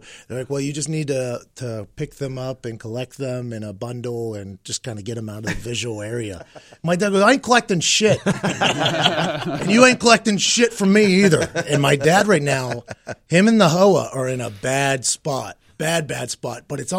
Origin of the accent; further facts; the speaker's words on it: Pittsburgh, Pennsylvania, United States; My dad, we grew up in Pittsburgh, no homeowners association.